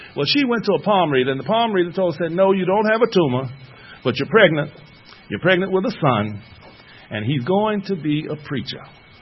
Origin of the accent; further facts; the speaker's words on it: Georgia, United States; I was born here in Georgia.